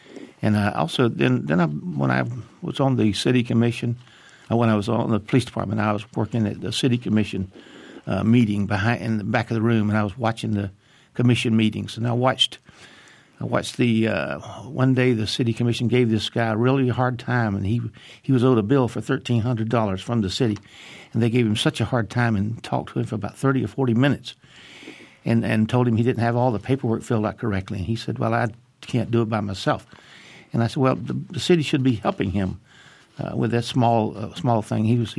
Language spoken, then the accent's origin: English; Tallahassee, Florida, United States; also born or lived in Bainbridge, Georgia; I was born in Bainbridge, Georgia in 1946. Most of my life, Tallahassee has been my home. My family members, we all grew up here. I tell people that Tallahassee is my hometown.